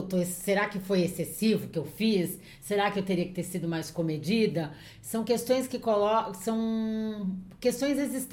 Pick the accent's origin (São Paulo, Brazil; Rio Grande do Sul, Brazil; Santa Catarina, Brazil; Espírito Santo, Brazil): São Paulo, Brazil; Santos; Eu passei toda a minha infância, adolescência em Santos